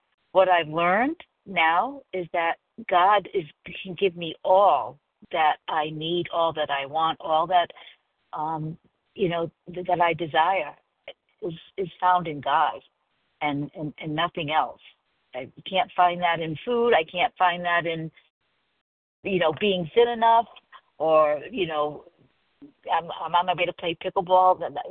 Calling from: South Carolina, United States; I am calling in from South Carolina.

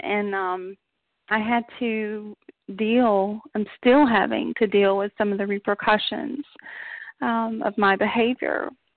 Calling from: Knoxville, Tennessee, United States; I'm calling from Knoxville, Tennessee.

